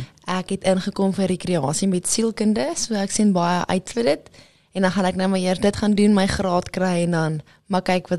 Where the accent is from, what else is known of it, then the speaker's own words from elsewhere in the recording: Senekal, Free State, South Africa; Ek kom van Senekal af, so jy het jou dorpie met 1 verkeerslig in die hele dorp, en dan so 1 winkel waar jy jou inkopies gaan doen, en so 'n paar klerewinkels.